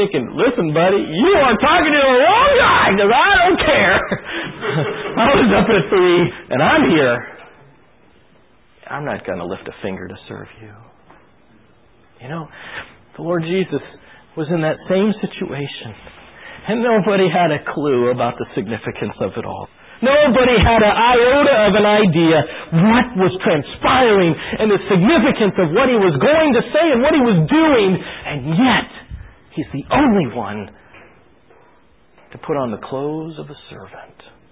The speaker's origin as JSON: {"language": "English", "town": "Kansas City", "country": "United States", "said": "I'm from Kansas City"}